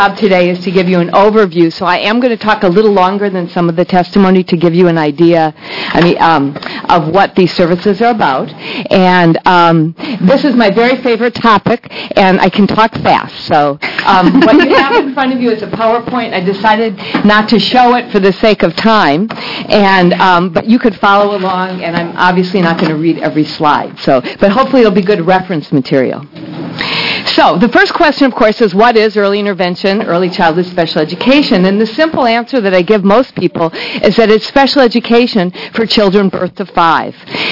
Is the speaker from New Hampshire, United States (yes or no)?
no; Lane County, Oregon, United States; I'm from Lane County.